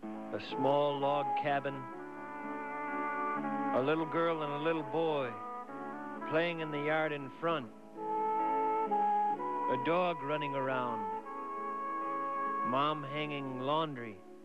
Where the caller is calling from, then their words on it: St. Paul, Minnesota, United States; St. Paul, Minnesota.